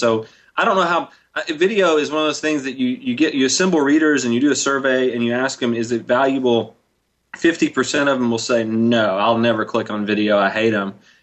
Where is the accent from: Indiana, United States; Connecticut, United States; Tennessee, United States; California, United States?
Tennessee, United States; Memphis; also born or lived in Mississippi; I grew up around Memphis. Memphis has always been home. So even since I was living in Mississippi